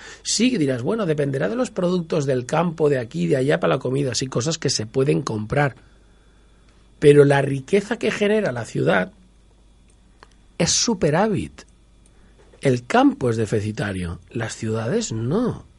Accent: Barcelona, Catalonia, Spain; desde Barcelona, mi ciudad natal

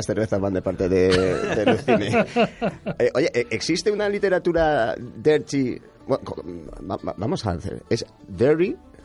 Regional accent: Extremadura, Spain; siendo yo extremeño

